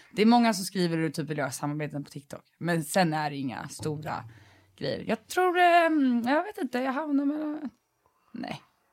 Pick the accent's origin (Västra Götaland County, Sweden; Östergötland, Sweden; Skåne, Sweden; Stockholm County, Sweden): Stockholm County, Sweden; Danderyd; Danderyd.